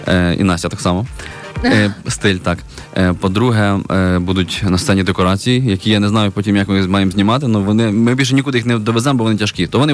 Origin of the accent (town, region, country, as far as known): Khmelnytskyi, Khmelnytskyi Oblast, Ukraine; born or raised there